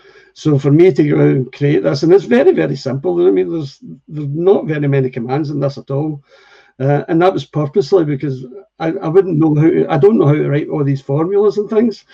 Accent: Scotland, United Kingdom; Now, I'm a Scotsman

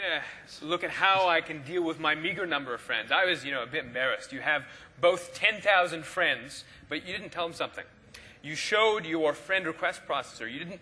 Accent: East Coast, Canada; I grew up on the East Coast of Canada. I went to school on the East Coast as well. I lived a couple different places on the West Coast.

